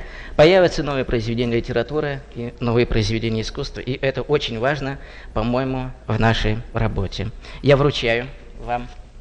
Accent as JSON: {"language": "Russian", "town": "Svobodny", "region": "Amur Oblast", "country": "Russia", "tie": "born there", "said": "Я родился в 40 километрах от Благовещенска в городе Свободном. На слиянии Зы и Амура."}